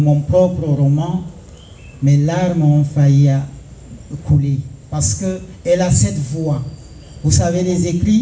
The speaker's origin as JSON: {"language": "French", "town": "Kousséri", "region": "Far North", "country": "Cameroon", "said": "Imaginez-vous, nous sommes tous Camerounais, issus de cette zone. Actuellement, si je décide de me rendre chez moi à Kousséri, je suis obligé de sortir du Cameroun, prendre le vol, aller au Tchad, atterrir à N'Djamena, avant de traverser pour entrer chez moi."}